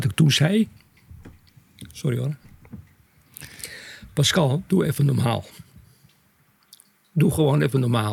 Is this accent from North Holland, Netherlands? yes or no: yes; North Holland, Netherlands; En bij ons in West-Friesland. West-Friesland is wereldberoemd in Nederland.